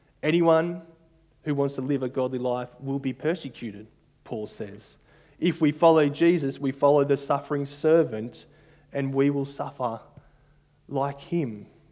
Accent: New South Wales, Australia; I grew up outside of Sydney

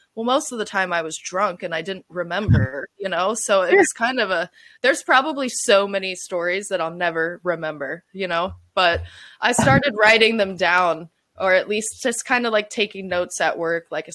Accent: Raleigh, North Carolina, United States; also born or lived in Wilmington; I'm from North Carolina. That's where I grew up, born and raised, in Raleigh. That's my hometown. I moved to Wilmington, North Carolina when I was 19

